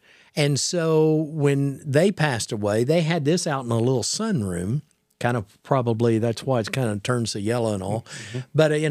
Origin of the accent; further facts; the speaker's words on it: Baxter Springs, Kansas, United States; also born or lived in Tulsa; I was born in Tulsa, Oklahoma, and raised in Baxter Springs, Kansas, okay?